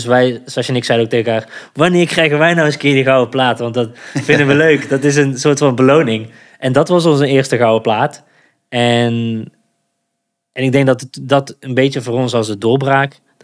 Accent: North Brabant, Netherlands; Moeten wij als Brabanders niet naar de Randstad

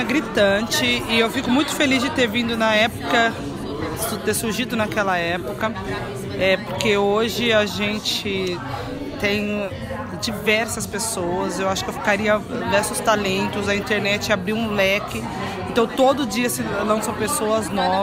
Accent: São Paulo, Brazil; born there; quando nasci na Vila Brasilândia, quando era criança e tal.

